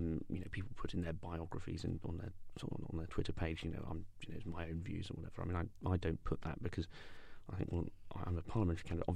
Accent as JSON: {"language": "English", "town": "Weymouth", "region": "South West England", "country": "United Kingdom", "tie": "born or raised there", "said": "No, I'm not from London. I grew up in a place called Weymouth in Dorset, on the English Riviera, as I like to call it. It's a lovely part of the world, and I was very lucky to grow up in an area like that."}